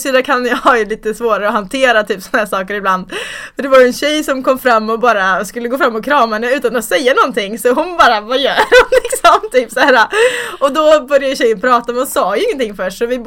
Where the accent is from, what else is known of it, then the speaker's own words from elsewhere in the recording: Värmland, Sweden; accent: Värmland dialect; now in Stockholm, Sweden; Jag är faktiskt uppväxt utanför Karlstad i en liten by kan man väl säga.